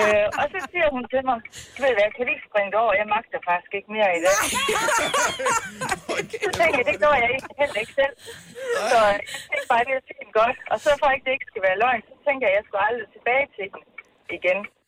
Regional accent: Struer, Central Denmark Region, Denmark; Jeg er fra Struer.

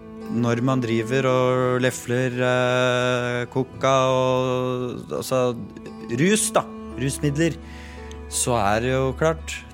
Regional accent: Eidsvoll, Akershus, Norway; Jeg vokste jo opp I Rådal. I Eidsvoll og sånn. Bodde der med familien. Hadde en helt vanlig oppvekst. Hadde to vanlige foreldre. Mamma sykepleier, pappa lagersjef. Alenebarn.

